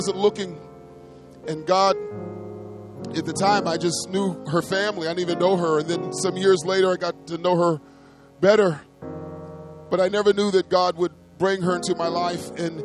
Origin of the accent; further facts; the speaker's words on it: Brooklyn, New York, United States; But, I'm not Haitian. So he speaks to me in Creole. He goes, but he didn't realize I'm from Brooklyn. I don't know no Haitian.